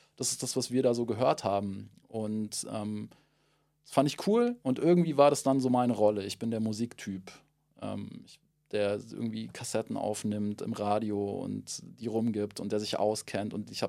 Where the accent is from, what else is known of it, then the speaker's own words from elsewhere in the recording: Munich, Bavaria, Germany; Ich bin in Milbertshofen aufgewachsen. Das ist so ein, würde ich sagen, das, was man typischerweise eine Arbeitergegend nennt. Da ist BMW, also ich bin 200 Meter vom Eingang zur BMW-Fabrik aufgewachsen